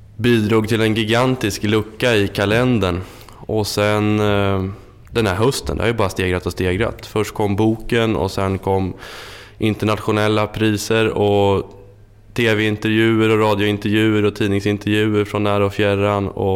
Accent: Kumla, Örebro County, Sweden; Kvismaren, Oset och Tysslingen som ju omgiver Kumla, där jag är född och uppvuxen

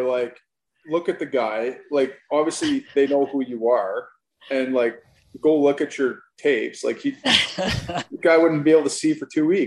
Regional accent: Canada; now that I'm back in Canada. You know, just obviously being Canadian

